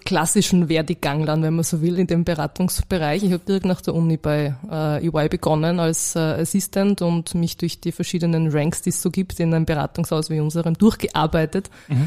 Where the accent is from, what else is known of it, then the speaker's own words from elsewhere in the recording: Salzburg, Austria; also born or lived in Linz / Vienna; ich komme ursprünglich aus Salzburg, habe in Linz sogar studiert und bin dann genau zum Berufseinstieg nach Wien gekommen. Habe die ersten 6, 7 Berufsjahre nur in Wien verbracht